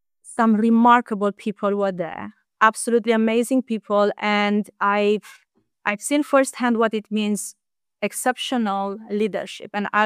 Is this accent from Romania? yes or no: yes; Onești, Bacău County, Romania; English is a second language; So I spent my early years in Romania. Mm-hmm. Actually, my hometown is quite famous, if I can say so. So I come from Onești, which is also the hometown of Nadia Comăneci.